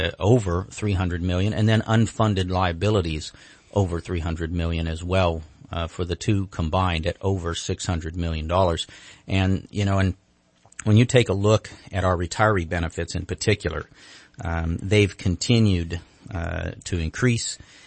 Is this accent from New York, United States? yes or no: no; Reading, Pennsylvania, United States; I grew up here in Reading and spent my entire life here in a small business here in town.